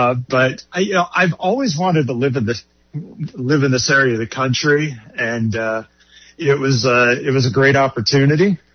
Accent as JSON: {"language": "English", "town": "Delaware", "region": "Ohio", "country": "United States", "tie": "born or raised there", "said": "So I grew up in central Ohio, just north of Columbus, a little town called Delawar"}